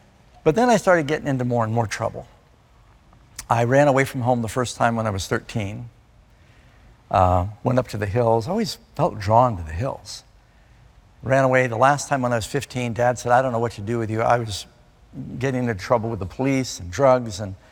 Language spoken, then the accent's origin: English; Burbank, California, United States; born there; also born or lived in Miami Beach / New York City